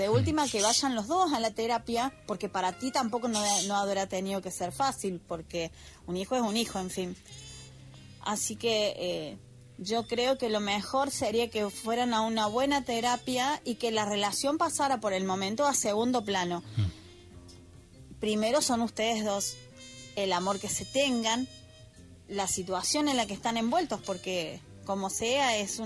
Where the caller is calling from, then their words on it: Argentina; desde Argentina